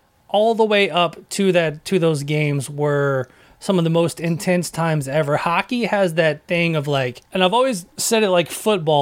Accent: Nashville, Tennessee, United States; like I civic pride, you know, I grew up in Nashville.

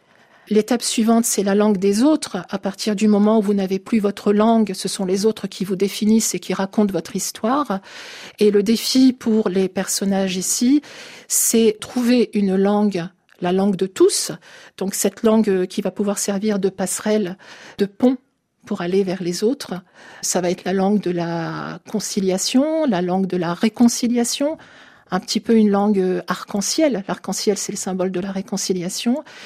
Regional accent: Turkey; En fait, quand on vous demande d'où vous venez, que vous dites que vous êtes turc, on vous renvoie toujours à la figure, le génocide des Arméniens

